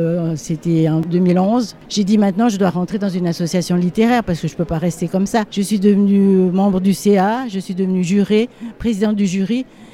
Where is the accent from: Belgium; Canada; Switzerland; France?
Switzerland; Alors moi je suis suisse, n'est-ce pas?